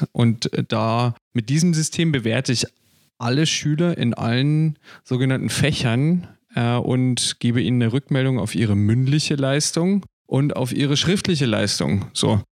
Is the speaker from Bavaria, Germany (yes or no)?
yes; Bavaria, Germany; accent: Lower Bavarian; now in Berlin, Germany; ich habe auch einen ganz starken Akzent. Und auch mein Deutsch hadert manchmal als Niederbayer, der sich nach Berlin verschlagen hat. Das heißt, das rollende R oder das tiefe A oder so. Er ist auch Teil meiner Herkunft aus dem Süden Deutschlands.